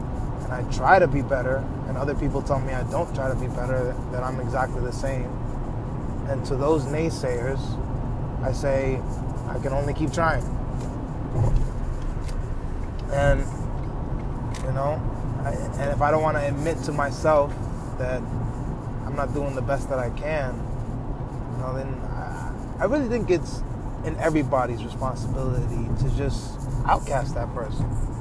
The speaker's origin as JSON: {"language": "English", "region": "New York", "country": "United States", "said": "I'm a pretty private guy. I'm from New York. Have siblings, three brothers, three sisters."}